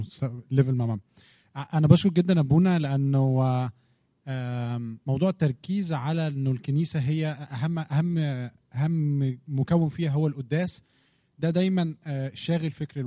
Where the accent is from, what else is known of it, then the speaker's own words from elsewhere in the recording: Egypt; moved away; أنا أساساً صيدلي من مصر